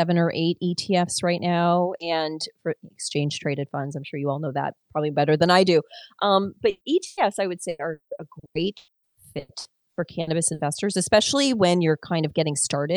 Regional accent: Detroit, Michigan, United States; It's like I grew up in Detroit, and Detroit, people are proud.

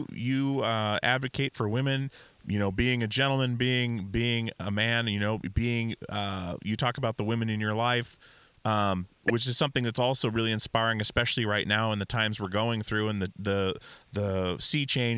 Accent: Alaska, United States; Like, I grew up in Alaska.

